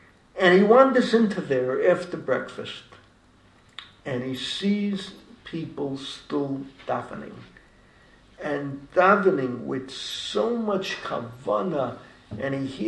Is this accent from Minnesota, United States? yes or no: no; Bronx, New York, United States; moved away as an adult; now in Israel; I mean, growing up in the Bronx, Leil Kol Nidre, the shuls were packed Wednesday night.